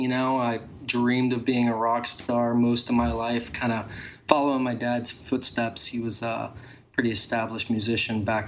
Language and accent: English; Miami Beach, Florida, United States; now in San Francisco, United States; I recently moved here full-time to the Bay Area. I live in San Francisco. I am born and raised in Miami Beach. My family's from there